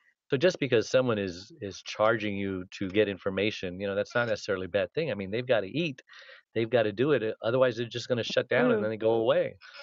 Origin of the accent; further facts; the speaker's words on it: United States; And I'm doing a guest blog. I'm from America.